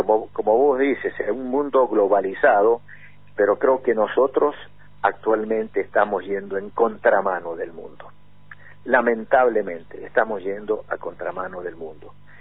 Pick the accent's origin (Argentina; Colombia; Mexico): Argentina; somos dos accionistas argentinos, somos los dos argentinos contemporáneos, los dos 60 y tantos